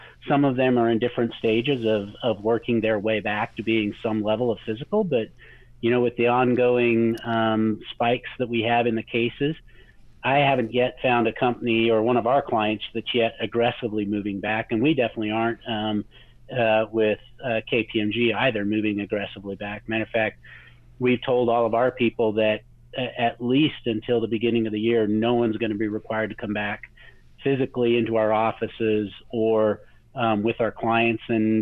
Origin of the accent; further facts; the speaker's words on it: American Falls, Idaho, United States; I grew up in southeastern Idaho there, born and bred in American Falls.